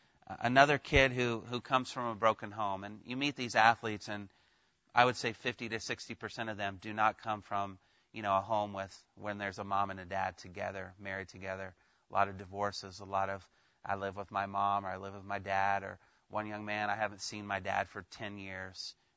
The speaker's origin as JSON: {"language": "English", "region": "Indiana", "country": "United States", "said": "I'm from Indiana. He's from North Carolina."}